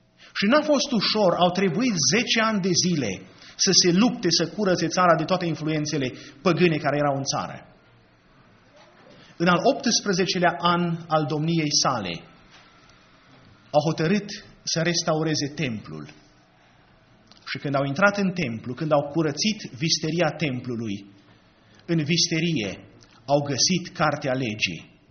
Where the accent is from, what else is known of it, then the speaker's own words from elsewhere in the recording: Romania; Am crescut în România și n-au spus comuniștii, n-au spus nu te mai duce la biserică.